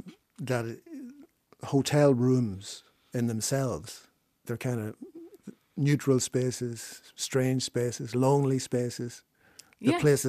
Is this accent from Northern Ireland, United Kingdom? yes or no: yes; Enniskillen, Northern Ireland, United Kingdom; I notice in the list of hotels, Enniskillen gets mentioned as well, which is my hometown.